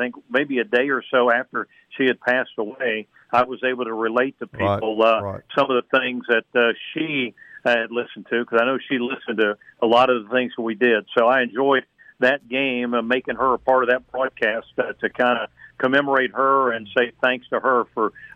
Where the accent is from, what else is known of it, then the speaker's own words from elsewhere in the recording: Middletown, Ohio, United States; I grew up in Middletown, Ohio, and the guy that I listened to first was a guy named Warren Johnson, WPFB Radio in Middletown, Ohio, who did Middletown High School.